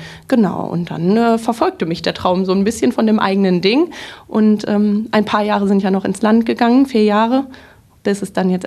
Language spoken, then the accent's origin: German; Minden, North Rhine-Westphalia, Germany; in meiner Heimat und wirklich Lieblingsstadt in Minden, 5 Minuten zu Fuß vom Zuhause entfernt